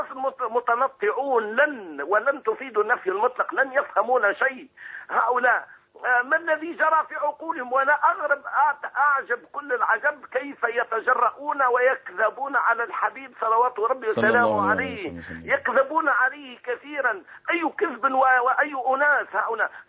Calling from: Tunisia

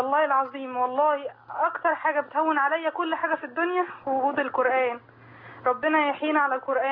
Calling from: Al Qanatir, Qalyubia, Egypt; اي من القناطر

